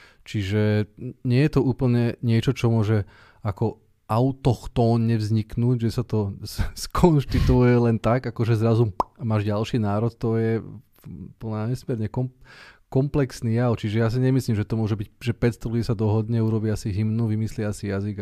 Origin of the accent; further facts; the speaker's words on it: Bratislava, Bratislava Region, Slovakia; my Bratislavčania, nie sme Záhoráci, ani Východniari. My zo Starého mesta nie sme Petržalčania.